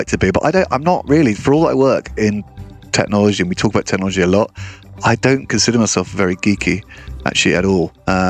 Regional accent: United Kingdom; again, this is me being very British here, but it's all about cricket, so it might not make much sense to half your audience.

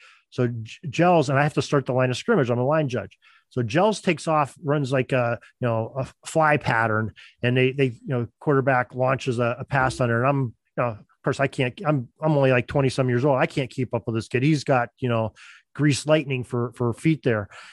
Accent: Edinboro, Pennsylvania, United States; I'm originally from Edinburgh, and I went. That's where I ended up going to college, was Edinburgh University, which is probably about 15 miles south of Erie.

